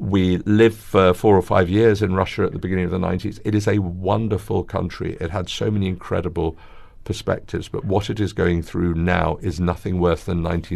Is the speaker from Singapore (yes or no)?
yes; Singapore; born there; I was born in Singapore. I'm proud of that too. I love going back there.